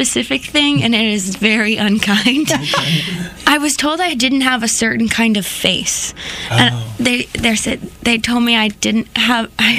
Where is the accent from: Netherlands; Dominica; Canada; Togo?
Canada; I'm from Canada. Actually. Awesome. Yes. Yeah. I am a Canada lady.